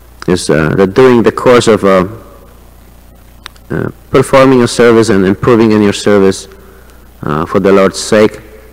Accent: Poland; English is a second language; now in Chicago, United States; when I came from Poland many years ago, I had this idea in mind.

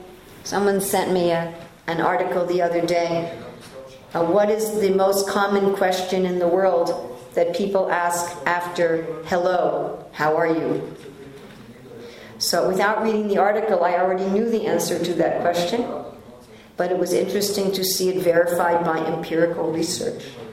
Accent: New York, United States; moved away; And I'd say, well, I'm from New York. Oh, how is it in New York? I said, I haven't lived there for 35 years.

